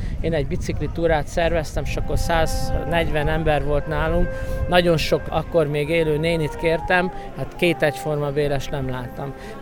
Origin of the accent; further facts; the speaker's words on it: Kisgéres, Szabolcs-Szatmár-Bereg, Hungary; gyerekkoromban tényleg csak Géresben csinálták, nálunk Kisgéresben, mert ugye van Nagygéres is.